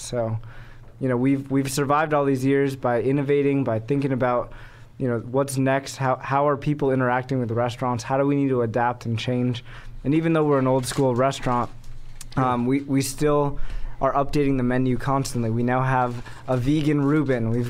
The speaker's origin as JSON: {"language": "English", "region": "California", "country": "United States", "tie": "born or raised there", "said": "We grew up in California where there's amazing tacos everywhere, on every corner."}